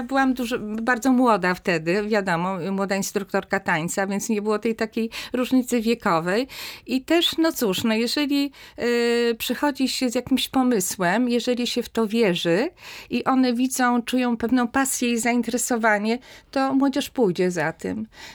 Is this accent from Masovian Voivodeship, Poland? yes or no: no; Subcarpathian Voivodeship, Poland; Byliśmy z różnych stron, ja z Podkarpacia, mąż z województwa świętokrzyskiego.